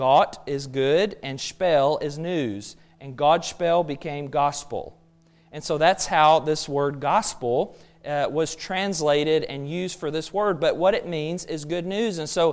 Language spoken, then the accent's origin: English; Alabama, United States; I grew up in Alabama, but did my undergraduate work at Freed Hardeman in Tennessee, and then did my master's in Memphis.